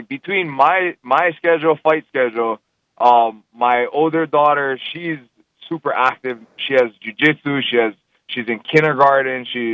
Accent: Hawaii, United States; now in Las Vegas, United States; I come from Hawaii. Like, we had a nice gym in Hawaii, but you come out here to Vegas

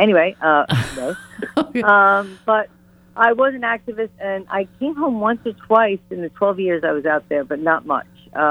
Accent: New York City, New York, United States; I grew up in Pelham Bay, which is the last stop on the 6. Unless you're from Pelham Bay in the Bronx, then it's the first stop.

